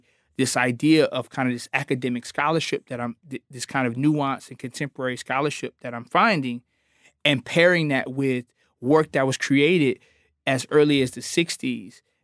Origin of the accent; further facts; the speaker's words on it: Houston, Texas, United States; And so in particular, I'm from Houston, and John Biggers was an artist who started the art department at Texas Southern in Houston. And particularly his work was well known in the area that I lived in. Like he lived down the street from where I grew up.